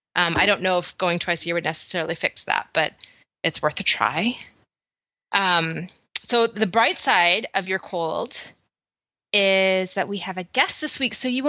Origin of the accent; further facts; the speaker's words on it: Canada; accent: Canadian; I am finding that my Canadian accent is watering down, like, more and more and more.